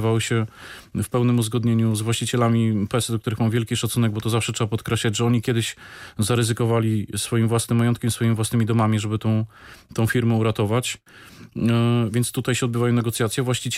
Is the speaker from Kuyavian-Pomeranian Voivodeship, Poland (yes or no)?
yes; Bydgoszcz, Kuyavian-Pomeranian Voivodeship, Poland; No, jestem chłopakiem z Bydgoszczy